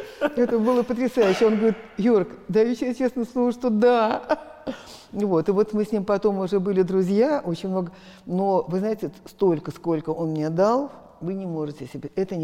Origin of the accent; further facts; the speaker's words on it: Russia; Я говорю: «Я из России». «Это где?» Я говорю: «Россия, такое государство есть».